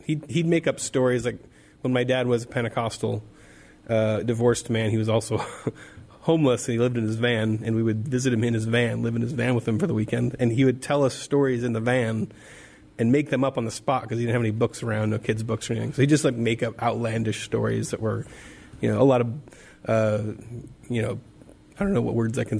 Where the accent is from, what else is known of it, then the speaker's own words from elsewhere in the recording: Oregon, United States; I grew up in Oregon, small town boy.